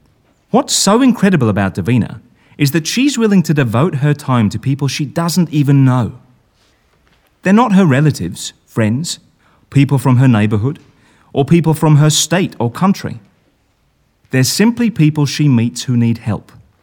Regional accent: Melbourne, Victoria, Australia; I grew up in Melbourne, Australia, and I was one of those little kids that never, ever stopped asking why.

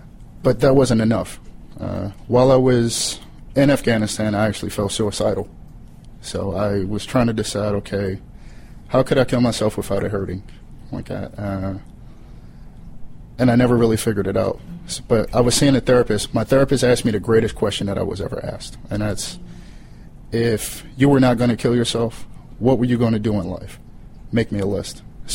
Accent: Baltimore, Maryland, United States; I come from Baltimore City in Maryland.

